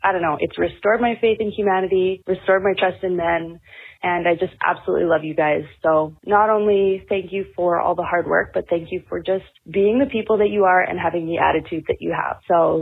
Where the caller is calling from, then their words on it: Regina, Saskatchewan, Canada; I'm calling from Regina, Saskatchewan.